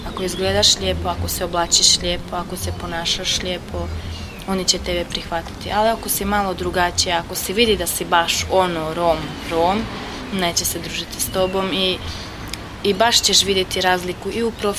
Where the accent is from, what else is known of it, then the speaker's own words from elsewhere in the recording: Trnovec, Međimurje County, Croatia; Ja sam iz Trnovca, imam 18 godina, hodam za ekonomista u ekonomsku i trgovačku školu Čakovec